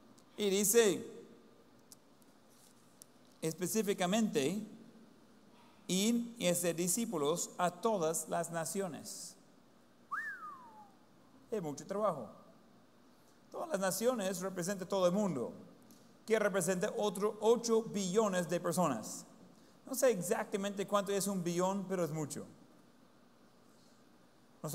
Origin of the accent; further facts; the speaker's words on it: Ohio, United States; Spanish is a second language; now in Cojutepeque, El Salvador; Yo no soy de Cojutepeque, originalmente. Soy de Ohio.